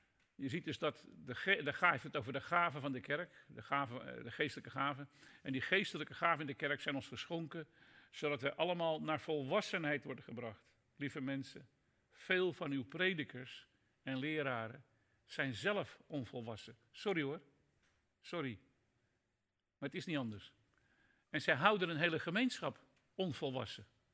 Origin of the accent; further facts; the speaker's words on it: Haarlem, North Holland, Netherlands; Ik kom zelf uit Haarlem